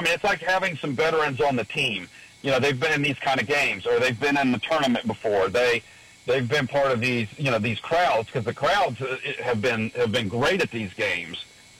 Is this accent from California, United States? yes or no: no; Atlanta, Georgia, United States; when I was a kid and growing up in Atlanta, I was a Georgia fan.